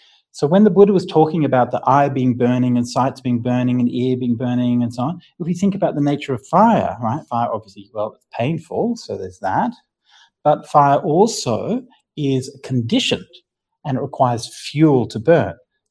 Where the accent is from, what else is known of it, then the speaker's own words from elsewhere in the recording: Australia; we looked into our family history, like as an Australian kind of family